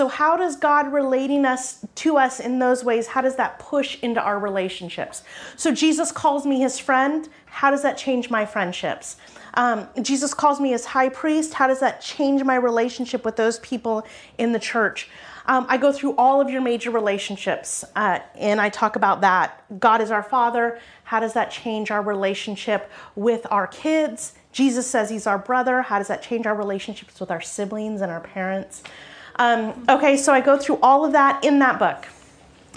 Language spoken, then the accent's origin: English; San Diego, California, United States; So I am from San Diego.